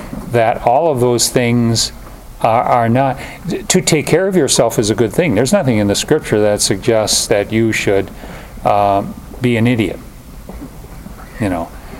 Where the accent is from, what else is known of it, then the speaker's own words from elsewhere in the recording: United States; See, I grew up here. I grew up in America, and my gods became stronger and stronger.